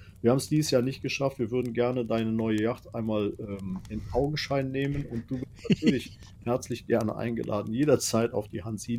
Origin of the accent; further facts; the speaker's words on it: Cologne, North Rhine-Westphalia, Germany; Jetzt muss ich natürlich als Kölner sagen, ich habe ja … direkt hier hinter mir